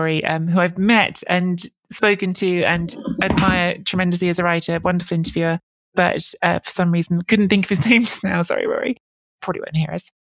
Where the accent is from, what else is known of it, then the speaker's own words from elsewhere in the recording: England, United Kingdom; I'm a second generation Italian. I grew up in England.